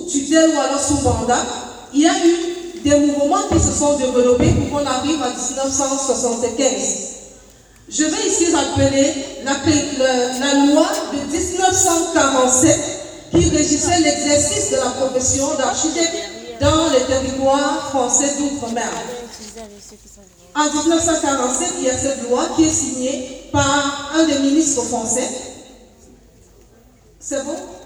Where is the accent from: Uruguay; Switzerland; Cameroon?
Cameroon; nous pouvons nous réjouir en tant que Camerounais